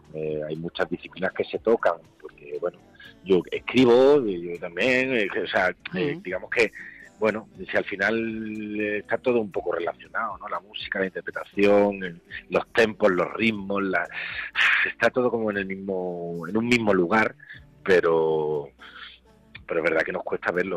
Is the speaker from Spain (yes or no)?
yes; Málaga, Andalusia, Spain; Como malagueño insigne